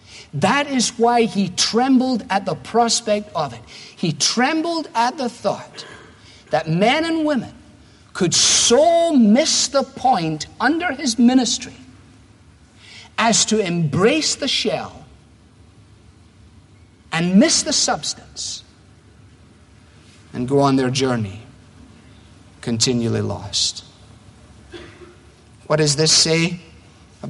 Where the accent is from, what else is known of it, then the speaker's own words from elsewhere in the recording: United States; it kind of reinforces family, and I'm American, and I think family is important